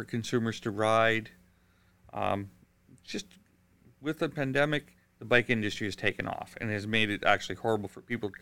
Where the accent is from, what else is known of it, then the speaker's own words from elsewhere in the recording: New Brunswick, Canada; now in Fort McMurray, Canada; I came from New Brunswick. My grandfather passed away. I came out to Alberta with my mother to help move her mother up here to Fort McMurray with her son.